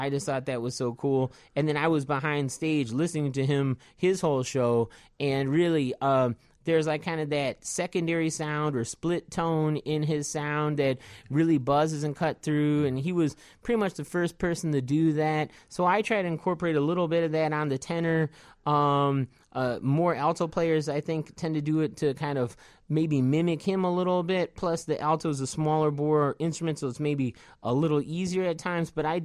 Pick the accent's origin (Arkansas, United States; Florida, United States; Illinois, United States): Illinois, United States; Chicago; growing up in Chicago and playing with Charles Erland